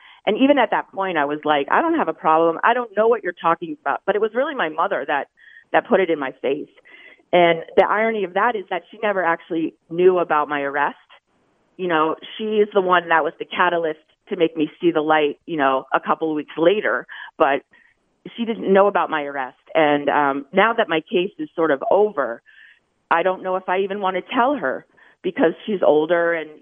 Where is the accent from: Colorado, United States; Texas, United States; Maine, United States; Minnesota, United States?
Maine, United States; I'm from Maine, so I was in Maine with my family